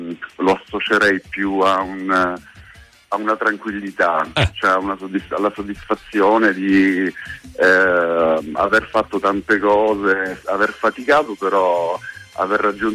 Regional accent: Messina, Sicily, Italy; moved away as an adult; also born or lived in Palermo / Bologna / Milan; now in Naples, Italy; io ho cambiato tante città, sono di Messina

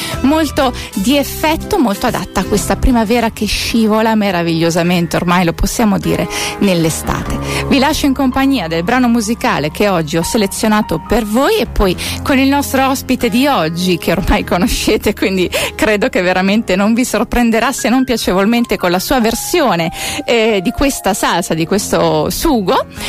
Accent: Emilia-Romagna, Italy; now in Latina, Italy; oggi siamo insieme per parlare di ricette, in questo caso della tradizione della mia terra. Oggi ho voluto portare un po' di Romagna, un po' del sole di Romagna anche qui in quel di Latina.

